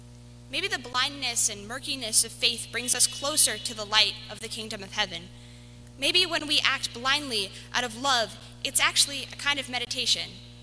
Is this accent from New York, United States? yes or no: yes; New York, United States; I think growing up in New York, you learn pretty fast not to trust anyone or anything too quickly.